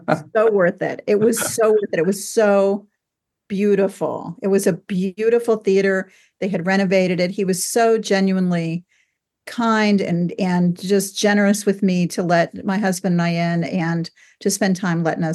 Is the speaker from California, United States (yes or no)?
no; Largo, Florida, United States; I grew up in Largo, and we had a Kwanzai Hut theater in Largo that had a metal roof.